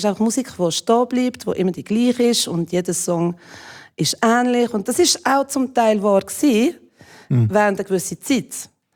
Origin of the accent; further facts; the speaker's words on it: Jura, Switzerland; ich bin im Jura aufgewachsen. Das war noch schlimmer als in Zürich. Ja, ich bin zwar ein Welschi, aber meine Eltern waren Deutschschweizer in einem Kaff